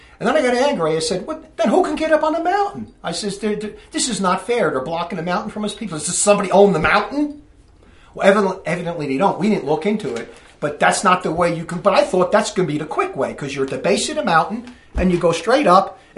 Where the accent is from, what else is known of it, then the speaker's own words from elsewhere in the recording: Newark, New Jersey, United States; What I'm trying to get at is I'm coming from Newark, New Jersey. I'm a city boy, and I'm now a masterful mountain climber.